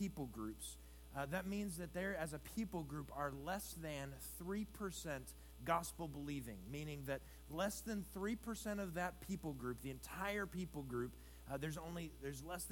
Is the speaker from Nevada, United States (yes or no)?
no; Alaska, United States; also born or lived in Louisiana; So I lived in Louisiana for 16 years and then have been in Alaska, back in Alaska for 8 years. I grew up in Alaska